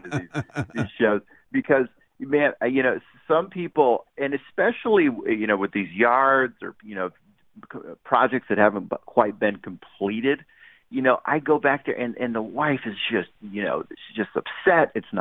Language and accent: English; Orange County, California, United States; I'm from Orange County, and you know, I had to beg her basically to go out with me.